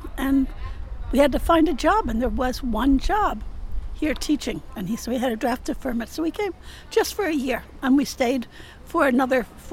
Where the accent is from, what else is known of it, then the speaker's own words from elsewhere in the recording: New Jersey, United States; now in Troy, United States; Well, I came from New Jersey. I lived in a wealthy suburban, a little city of 32,000, and I lived on the industrial street in a worn-out old building with my five brothers and sisters and my mom and dad.